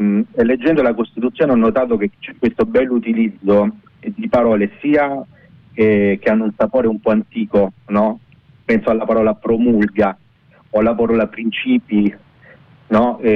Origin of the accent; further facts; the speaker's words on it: Apulia, Italy; Una di queste è il greco che si parla in Salento, io sono salentino di origine.